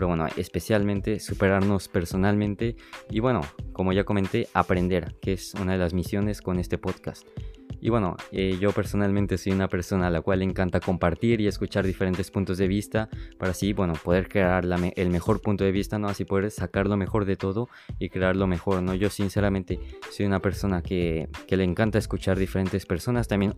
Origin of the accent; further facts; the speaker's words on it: Mexico; tengo una herencia japonesa, sin embargo, realmente venir a una nueva cultura que no conoces para nada, viniendo de México, que yo soy mexicano